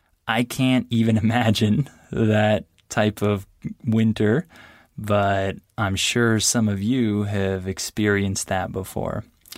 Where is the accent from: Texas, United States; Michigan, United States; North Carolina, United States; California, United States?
California, United States; San Diego; So first, I'll tell you a little bit about the weather in my hometown, which is San Diego, California.